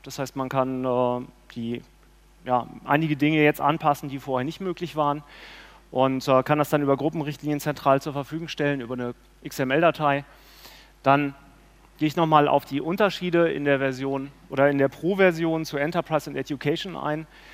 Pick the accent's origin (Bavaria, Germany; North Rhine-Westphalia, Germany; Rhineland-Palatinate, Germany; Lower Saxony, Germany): Lower Saxony, Germany; Hannover; Ich komme aus Hannover